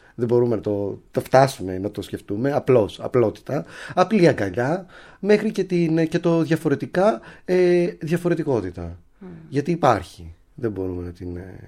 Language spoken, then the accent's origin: Greek; Vyroneia, Central Macedonia, Greece; εγώ μεγάλωσα στη Βηρώνια Σερών που έπινα γάλα από μία γελάδα.